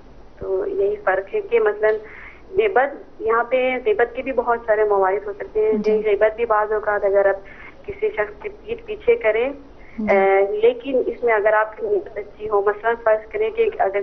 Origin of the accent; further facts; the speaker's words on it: Gilgit, Gilgit-Baltistan, Pakistan; گلگت سے میرا تعلق